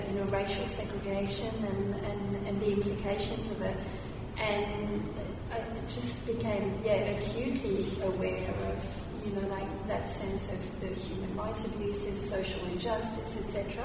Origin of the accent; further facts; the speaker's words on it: France; It took me back actually to when I was a kid growing up in France